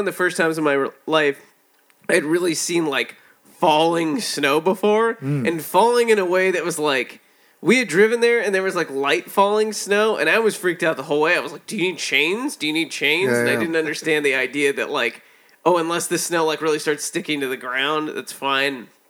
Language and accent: English; California, United States; I felt so cool as a Californian, like, going, oh my god, I'm actually in the snow and I can handle the cold.